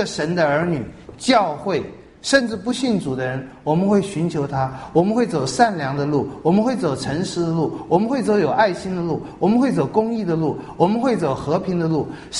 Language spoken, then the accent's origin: Chinese; China; 我们中国有寡妇饿死四小，失节四大，这也变成好像觉得一个寡妇不能结婚，结婚就是不道德，这种也在我们中国人里面根深蒂固。